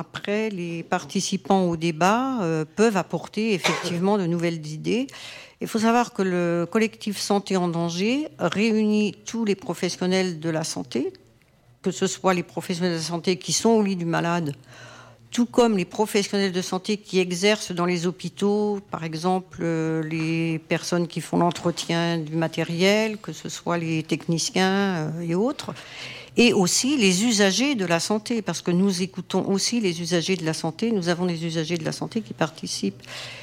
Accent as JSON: {"language": "French", "region": "Martinique", "country": "France", "said": "Moi, je viens de Martinique."}